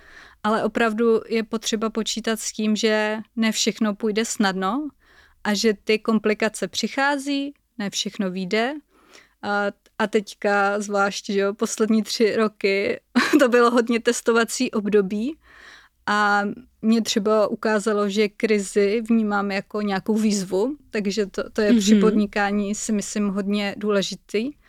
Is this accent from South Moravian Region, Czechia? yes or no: yes; Brno, South Moravian Region, Czechia; to jsme vlastně neřekli, že jsem Brňačka